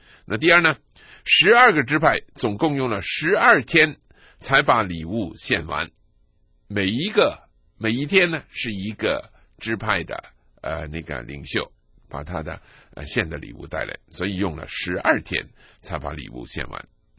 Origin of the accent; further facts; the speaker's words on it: China; 我亲爱的弟兄，我亲爱的姊妹，我是一个中国人，你也是一个中国人。